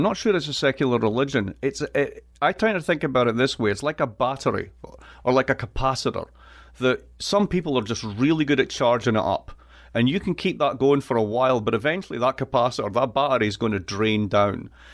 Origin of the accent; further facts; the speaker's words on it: Scotland, United Kingdom; now in United States; I am from Scotland. I am from the east coast of Scotland. I have an accent which is just absolutely perfect, and I wouldn't change it for anything.